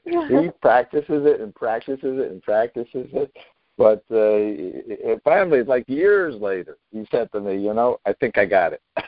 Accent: Tarrytown, New York, United States; you're doing a concert in my hometown

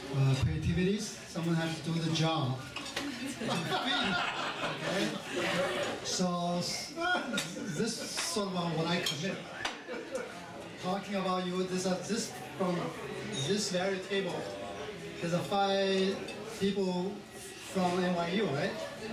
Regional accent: Shanghai, China; now in New York, United States; As I was born and raised in Shanghai, when I come to this city, I, you know, definitely come for the land of opportunities.

